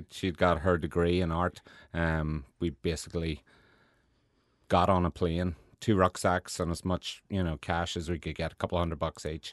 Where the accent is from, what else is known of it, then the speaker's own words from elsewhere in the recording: Ireland; now in United States; Yeah, growing up in Ireland, I mean, we grew up in the 70s and 80s